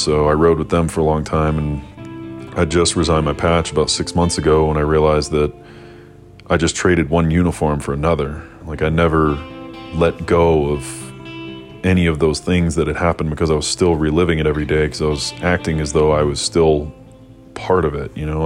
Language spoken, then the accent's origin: English; Nashville, Tennessee, United States; also born or lived in Denver / Savannah; Like, I moved from Denver back to Nashville, where I'm from, then to Savannah, Georgia, then back to Denver.